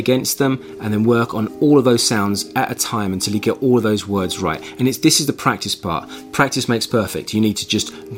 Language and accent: English; London, United Kingdom; accent: East London Essex; because my accent is more East London Essex